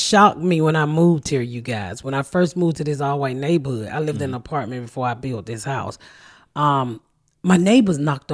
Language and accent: English; Atlanta, Georgia, United States; So I'm from the South. I'm from Atlanta. Never seen corn like that in my life.